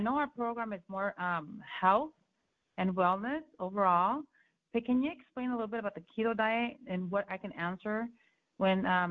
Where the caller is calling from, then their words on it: California, United States; I'm calling from California.